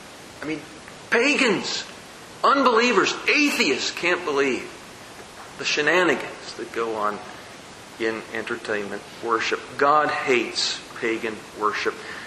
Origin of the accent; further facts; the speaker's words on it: Illinois, United States; Last Sunday, we were in Illinois, in my hometown. We worshiped in my home church, which is now a PCA church.